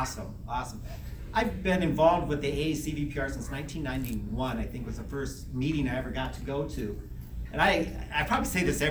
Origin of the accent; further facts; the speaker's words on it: Midwest, United States; now in New Bern, United States; And for some of you who maybe know me, my history, I actually come from the Midwest.